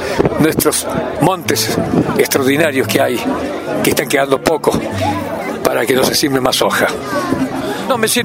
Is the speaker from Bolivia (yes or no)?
no; Nono, Córdoba, Argentina; vengo de allá de Nonos.